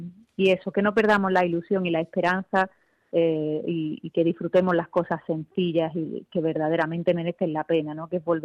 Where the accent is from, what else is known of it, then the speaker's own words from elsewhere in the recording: Málaga, Andalusia, Spain; Y es un homenaje a mi tierra también, que soy de Málaga